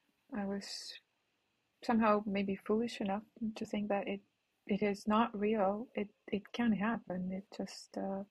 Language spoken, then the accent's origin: English; Kyiv, Ukraine; I grew up in Kiev, Ukraine. It's basically the capital of Ukraine. So I lived there all my life.